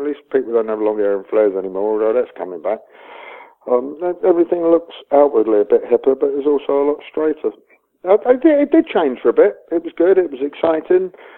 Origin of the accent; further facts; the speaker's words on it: London, United Kingdom; I grew up in a place called Kensal Green, which is up the Arrow Road, which is top of Ladbroke Grove Way in sort of central West London. And it was one of the earlier kind of immigrant communities.